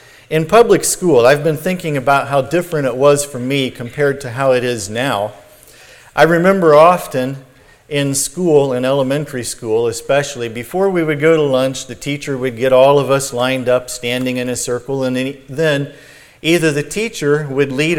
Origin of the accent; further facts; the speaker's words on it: Indiana, United States; And I've been thinking about my experience growing up in Indiana.